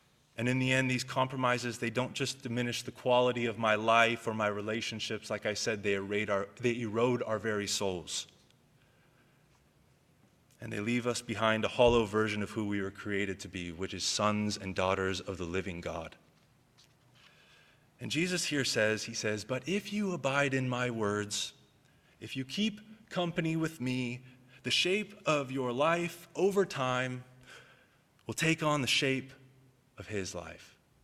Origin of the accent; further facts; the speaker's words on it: United States; I shouldn't admit this, but I'm American.